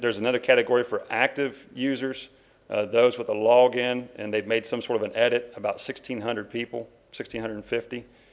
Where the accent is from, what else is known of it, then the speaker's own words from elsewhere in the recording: Kentucky, United States; One, because I'm from Kentucky